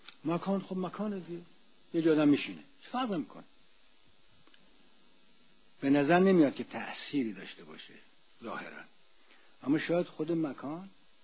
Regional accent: Isfahan, Iran; من که خودم اهل اصفهانم

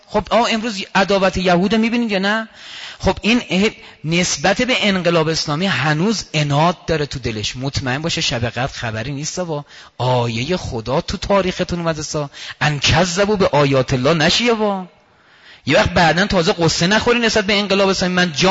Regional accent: Iran; گفتم نه من ایرانیم. بعد گفت که سنی؟ گفتم نه شیعم.

